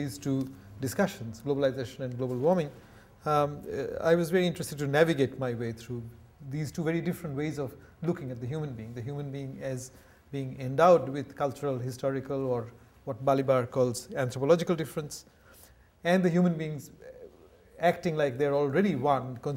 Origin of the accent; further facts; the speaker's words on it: India; just to speak as an Indian and as an Indianist